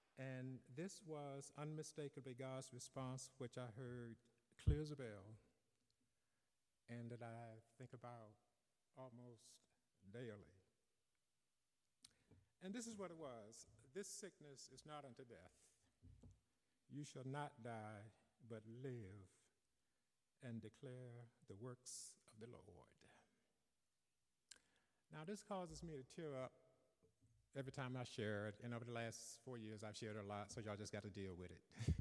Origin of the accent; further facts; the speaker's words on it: Tuskegee, Alabama, United States; also born or lived in Montgomery; I was born in Montgomery, Alabama, 1954. I grew up in Tuskegee. And like most Southern Black families, I was heavily steeped in a very strong faith tradition.